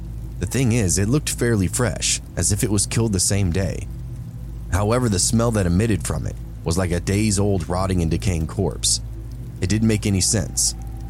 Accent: Madrid, Community of Madrid, Spain; I'm from Madrid, Spain. My family is from a small mountain city.

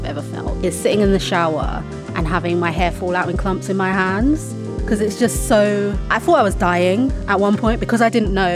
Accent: London, United Kingdom; So I was raised in London. I was in foster care from 11 months old. My birth mother is Nigerian, and I was brought over in like a private foster care situation.

